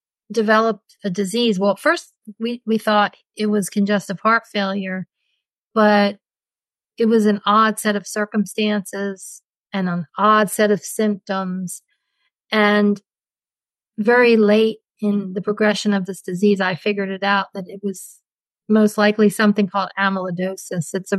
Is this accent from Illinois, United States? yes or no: no; Pennsylvania, United States; moved away as an adult; So I got married when I was 21 and I grew up in Pennsylvania and the man I married to California